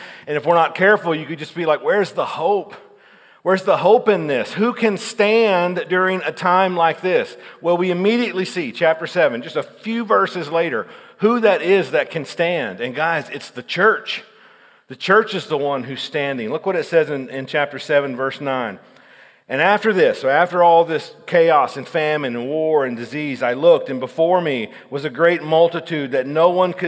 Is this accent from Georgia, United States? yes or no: no; Texas, United States; now in Omaha, United States; Side note, yes, we live in Omaha. We've been there for 10 years, but we're originally from Texas, okay?